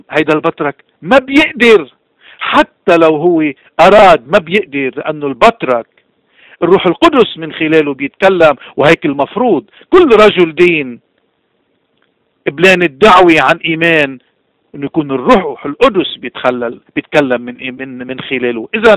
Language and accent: Arabic; Lebanon; نحن بدنا نكون واعيين كلبنانيين